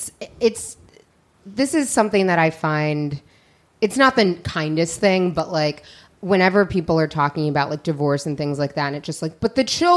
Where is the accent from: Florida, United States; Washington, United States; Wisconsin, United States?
Washington, United States; Seattle; also born or lived in New York; now in Los Angeles, United States; I grew up in Seattle. Mm-hmm. I lived on the East Coast for about 7 years, went out for college, stayed in New York for a bit, came back here. I've been in LA about 5 years.